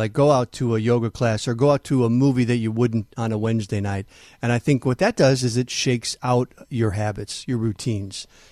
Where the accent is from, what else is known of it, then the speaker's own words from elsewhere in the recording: Manteno, Illinois, United States; I grew up in Manteno, Illinois.